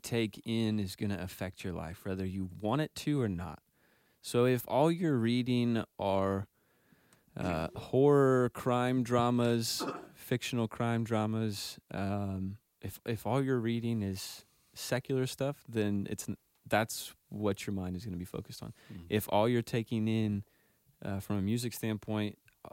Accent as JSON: {"language": "English", "region": "Missouri", "country": "United States", "said": "We're from Missouri. We have to know Paul Harvey."}